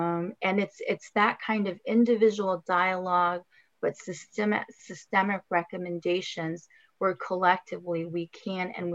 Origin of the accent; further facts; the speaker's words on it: Pittsburgh, Pennsylvania, United States; …, where are you originally from? Actually, my response would be, I'd say Pittsburgh.